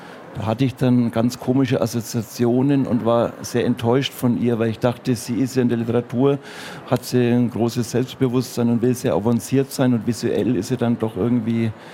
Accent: Nuremberg, Bavaria, Germany; now in Fürth, Germany; Also ich habe es ja nur von Nürnberg nach Fürth geschafft. Ich bin auch aus Nürnberg.

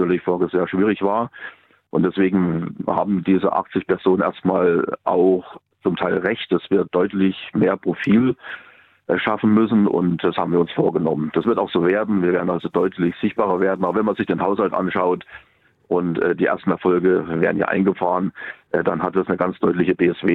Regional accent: Thuringia, Germany; ich glaube, wir sind als Thüringer sowieso dafür bekannt

